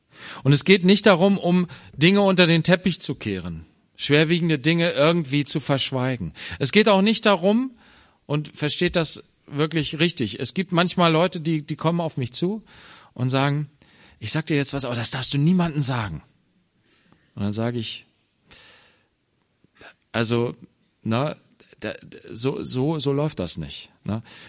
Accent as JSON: {"language": "German", "country": "Germany", "said": "wir fühlen uns als Deutsche oft so weise und so klug."}